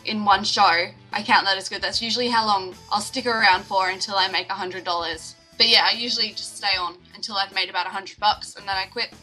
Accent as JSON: {"language": "English", "region": "South Australia", "country": "Australia", "said": "I'm from South Australia"}